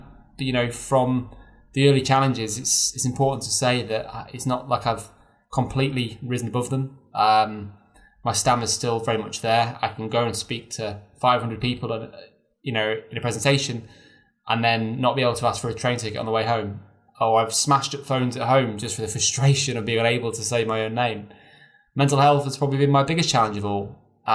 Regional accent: Chester, North West England, United Kingdom; I was brought up near Chester.

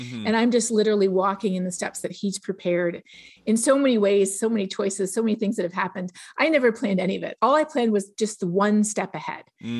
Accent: Canada; And growing up in Canada, everybody knows climate change is real

